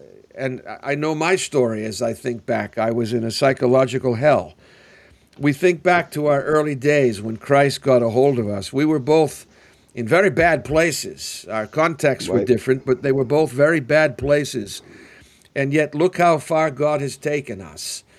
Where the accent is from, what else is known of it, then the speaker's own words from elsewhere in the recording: Wales, United Kingdom; As a Welshman, I believe I'm part and parcel of the lost tribe of Israel.